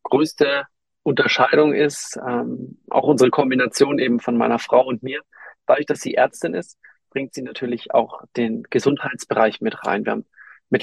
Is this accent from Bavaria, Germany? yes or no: yes; Munich, Bavaria, Germany; wir kommen aus München